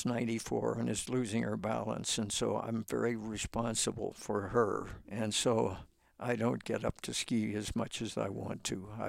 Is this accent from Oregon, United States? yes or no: no; Pittsburgh, Pennsylvania, United States; now in Colorado, United States; I grew up in Pittsburgh, and after I'd seen Colorado, I couldn't get back here fast enough.